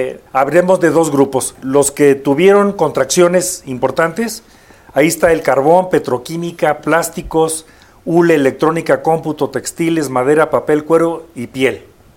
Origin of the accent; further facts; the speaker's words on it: Guanajuato, Mexico; de donde yo soy originario, que es Guanajuato